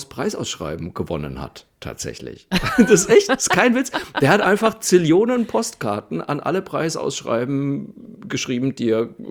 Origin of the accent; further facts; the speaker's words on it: Bavaria, Germany; Also ich meine, ich komme ja aus der Provinz in Franken.